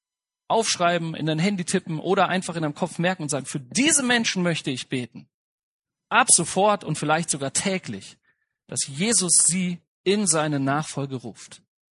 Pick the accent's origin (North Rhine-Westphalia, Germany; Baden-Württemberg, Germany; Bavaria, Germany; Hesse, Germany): Hesse, Germany; Marburg; Ich komme aus Marburg in Hessen